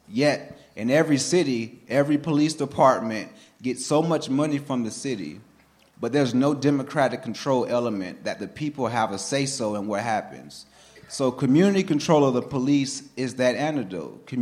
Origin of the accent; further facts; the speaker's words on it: Jacksonville, Florida, United States; So I'm from Jacksonville, and Jacksonville is in the Black Belt, in the South, the heart of the South. Love that city, but it's Jacksonville, it's in the South. Jacksonville represent Duval.